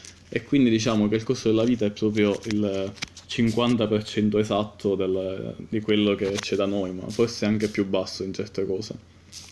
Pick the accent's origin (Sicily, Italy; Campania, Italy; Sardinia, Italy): Sicily, Italy; in Bulgaria lo Stato è un po' assente e mi sono sentito a casa in quanto siciliano